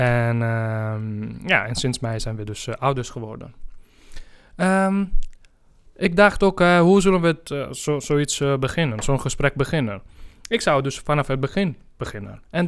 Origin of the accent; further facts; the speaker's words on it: Italy; now in Netherlands; Ik kom uit Italië.